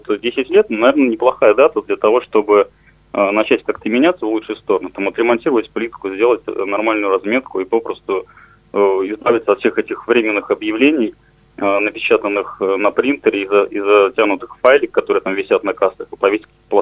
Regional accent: Pskov, Pskov Oblast, Russia; я из Пскова.

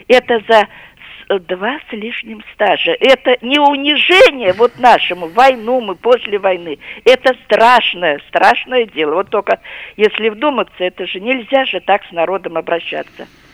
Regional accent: Pskov, Pskov Oblast, Russia; вот вчера я вообще коренная псковичка, мне уже 78-й год, решила пройти по старому городу

